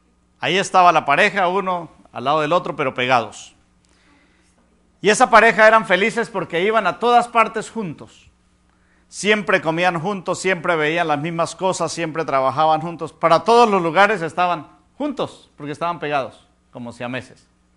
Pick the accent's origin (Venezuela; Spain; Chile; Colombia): Colombia; Yo soy natural de Colombia, tengo 28 años de casado